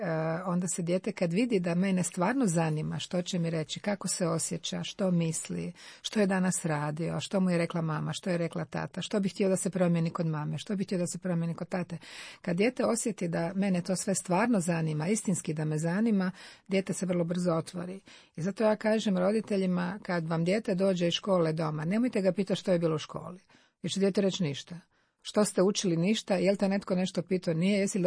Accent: Dubrovnik, Dubrovnik-Neretva County, Croatia; ja sam kao dijete koja sam odrastala u Dubrovniku

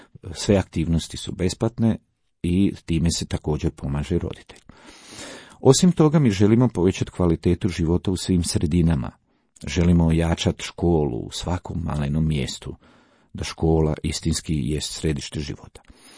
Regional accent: Croatia; koliko mi kao Hrvati ličimo Fincima, toliko i naše škole liče finskim školama

